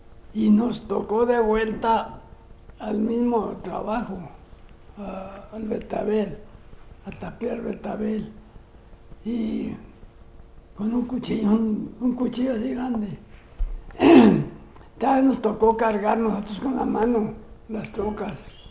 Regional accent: Jerez, Zacatecas, Mexico; born there; Nací en 1922, el mes de junio, el día 9, en Jerez, Zacatecas.

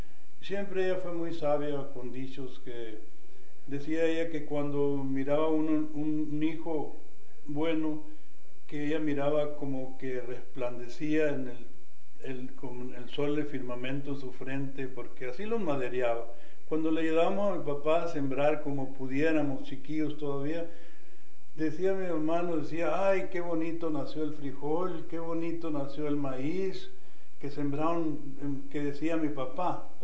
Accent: San Pedro de la Cueva, Sonora, Mexico; born there; Nací en San Pedro de la Cueva, Sonora, el año 1-21-36. Actualmente tengo cumplido 70 años.

